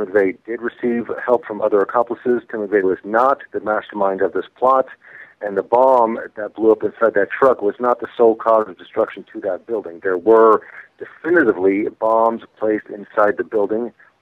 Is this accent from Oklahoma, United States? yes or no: yes; Oklahoma City, Oklahoma, United States; The main motivation is that this was my hometown, Oklahoma City. I grew up here. I'm an Okie.